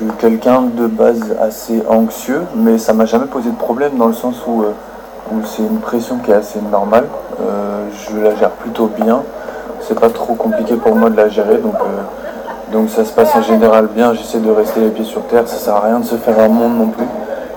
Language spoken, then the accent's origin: French; France; Et je suis français.